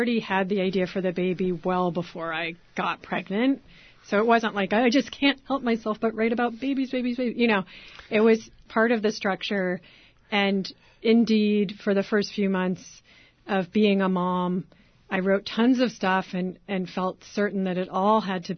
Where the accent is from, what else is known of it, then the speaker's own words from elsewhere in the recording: Berkeley, California, United States; I grew up in Berkeley.